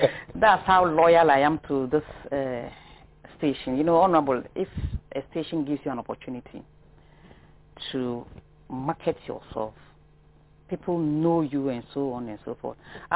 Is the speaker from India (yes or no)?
no; Bolgatanga, Upper East, Ghana; I was born and bred in Bolga, and I'm always proud of Bolgatanga.